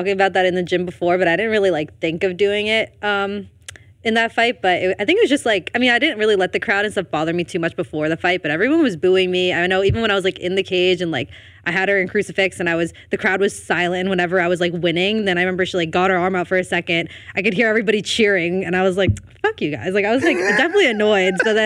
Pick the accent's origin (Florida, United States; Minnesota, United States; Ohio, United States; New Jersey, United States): New Jersey, United States; Elmwood Park; I'm from Elmwood Park, New Jersey.